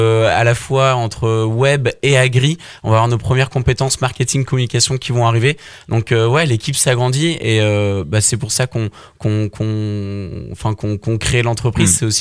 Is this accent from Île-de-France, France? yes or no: no; Centre-Val de Loire, France; Nous, on vient de la Beauce, donc là, on va être un petit peu chez nous.